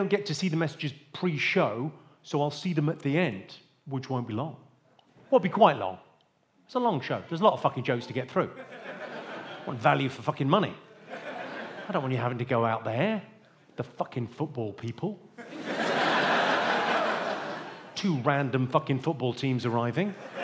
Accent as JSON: {"language": "English", "town": "Limerick", "region": "Munster", "country": "Ireland", "said": "But my family are from Limerick. Not that posh. Yeah, I'm from Limerick"}